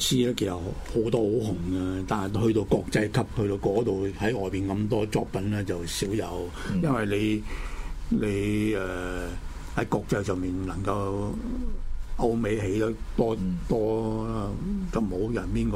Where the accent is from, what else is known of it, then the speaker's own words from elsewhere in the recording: China; 我哋中國人嘅傳記真係少到不得了啦！